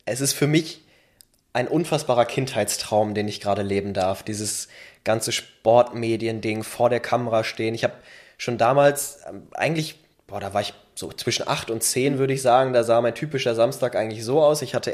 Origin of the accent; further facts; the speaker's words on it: Preußisch Oldendorf, North Rhine-Westphalia, Germany; born there; now in Hamburg, Germany; Ich komme gebürtig aus Preußisch-Oldendorf. Mittlerweile wohne ich seit 2,5 Jahren, glaube ich, in Hamburg